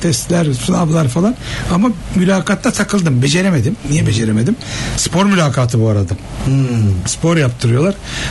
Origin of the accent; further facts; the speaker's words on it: Fatih, Istanbul, Turkey; now in Göztepe, Turkey; ben İstanbul'da tam evimin karşısında meşhur bir Fatih Akşemseddin İlkokulu vardır. Çarşamba pazarının, kadınlar pazarının üstünde. Ben orada doğdum büyüdüm. 12 yaşına kadar da oradaydım. Hatta abim de yandaki 29 Mayıs ilkokulundaydı. Biz komple Fatihliyiz.